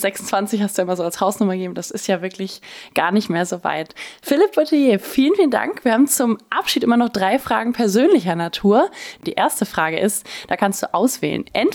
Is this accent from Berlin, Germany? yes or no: yes; Berlin, Germany; gerade als Berliner. Ich wohne zwar schon im Wedding